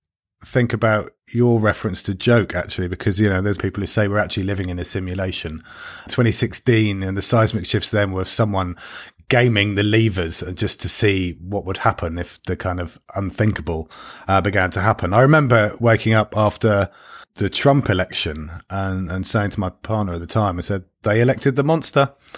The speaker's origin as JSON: {"language": "English", "town": "Norwich", "region": "East of England", "country": "United Kingdom", "tie": "born or raised there", "said": "came back from Australia specifically to vote for that one. And I remember going back to Norwich, my hometown, and hooking up with a couple of old mates"}